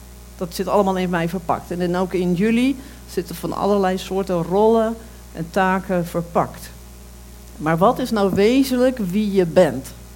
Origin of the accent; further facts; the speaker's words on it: Zwinderen, Drenthe, Netherlands; Ja, ik kom uit Drenthe. Nou, hartstikke leuk. Ik kom ook uit Drenthe.